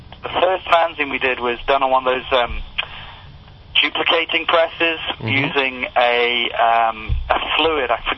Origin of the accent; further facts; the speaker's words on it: England, United Kingdom; I'm the unsung hero of the British invasion because a lot of people don't know I'm British.